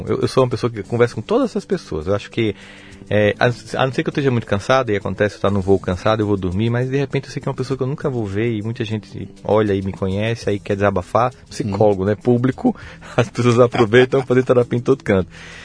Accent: Campina Grande, Paraíba, Brazil; born there; Campina Grande, na Paraíba.

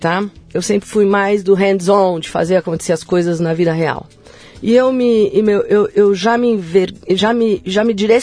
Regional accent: São José do Rio Preto, São Paulo, Brazil; born there; Eu sou de São José do Rio Preto, e em São José do Rio Preto a gente ainda fala o dono da firma.

